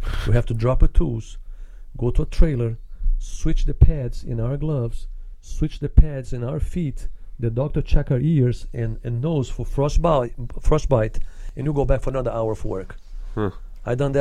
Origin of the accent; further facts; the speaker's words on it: Rio de Janeiro, Brazil; English is a second language; moved away as an adult; now in United States; I thought I was lucky to be born and raised in Rio de Janeiro and survive out kind of scuffling situation that I've been in Brazil. And I had two daughters at the time.